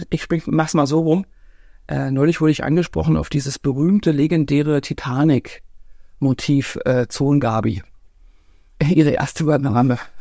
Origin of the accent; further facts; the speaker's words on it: East Germany, Germany; So sah ich als Ostdeutscher mit meinem Ostanorak in dem westdeutschen Kaufhaus aus 1990.